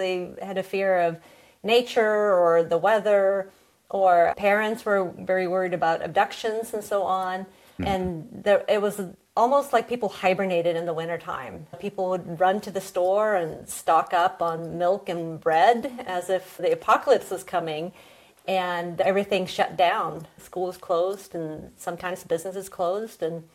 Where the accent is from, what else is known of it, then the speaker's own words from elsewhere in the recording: Sweden; I was born and raised here in Sweden, and we do have a very outdoorsy culture.